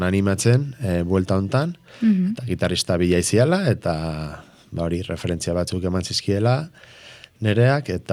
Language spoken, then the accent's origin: Basque; Legazpi, Basque Country, Spain; porque ni Leazpikoa naiz, da, behai, ba, oinatin